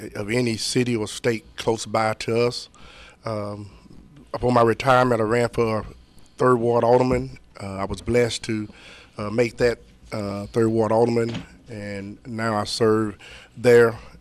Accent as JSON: {"language": "English", "town": "Helena", "region": "Arkansas", "country": "United States", "tie": "born or raised there", "lives_now": "Pine Bluff, United States", "said": "born and raised in Helena, Arkansas. I left there in 1980, came to Pine Bluff, attended UAPB."}